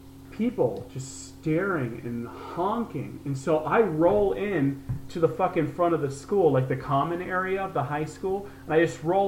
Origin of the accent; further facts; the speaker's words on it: California, United States; now in Elkhart, United States; when I moved here from California, I think initially people were interested in me because I was the kid from out of town.